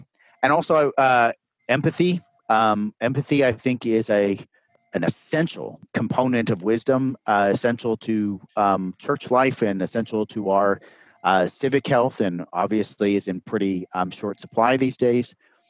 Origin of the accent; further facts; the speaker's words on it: Pennsylvania, United States; I'm an Appalachian hillbilly. So I am a product of Western Pennsylvania. My dad was a coal miner and my grandparents were both coal miners.